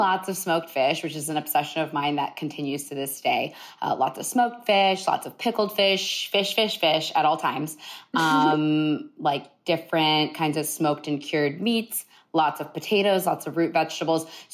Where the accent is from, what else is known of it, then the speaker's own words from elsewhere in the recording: Columbus, Ohio, United States; And also growing up in Columbus, Ohio, I immediately recognized that the food that was we were eating at my house was much different